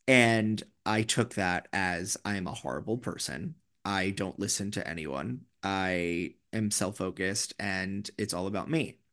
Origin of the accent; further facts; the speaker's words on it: New York, United States; And yes, I'm such a New Yorker.